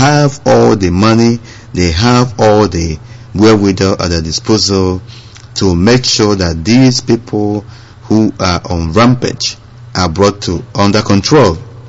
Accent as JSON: {"language": "English", "region": "North East", "country": "Nigeria", "tie": "born or raised there", "said": "I am a Nigerian. I believe in the integrity of Nigeria as a whole, and every part of this country matters to me. But I was born and bred in the Northeast"}